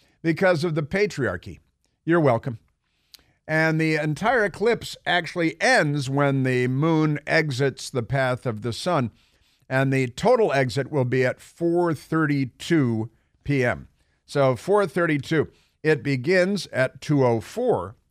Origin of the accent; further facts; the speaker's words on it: Midwest, United States; I'm an American from the Midwest, and I think that it was a lot of fun to watch.